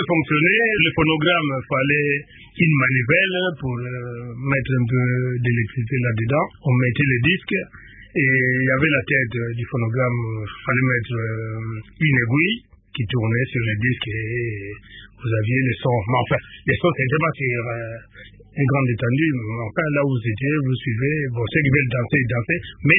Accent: Kinshasa, DR Congo; born there; Barumbo, il n'y avait pas de courant. Il n'y avait pas d'eau courante non plus dans les parcelles.

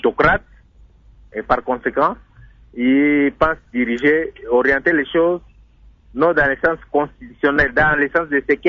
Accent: Bandundu, DR Congo; Moi, je suis du Bandundu

